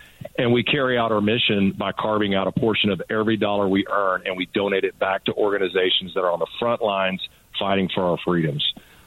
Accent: United States; these are things I never in my life thought that I would have to be standing up and fighting against as an American.

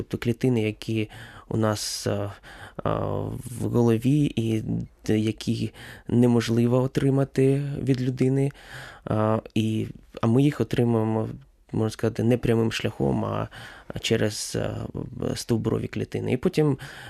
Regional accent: Shostka, Sumy Oblast, Ukraine; moved away as an adult; also born or lived in Kyiv; now in United States; Я взагалі з України. Я народився тут, виріс тут. Народився я і виріс спочатку в місті Шостка, це Сумська область. Потім переїхав до Києва

